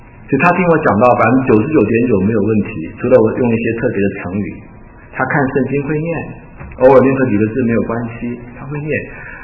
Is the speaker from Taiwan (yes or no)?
yes; Taiwan; moved away as an adult; now in United States; 我们当初是从台湾到美国，后半生在美国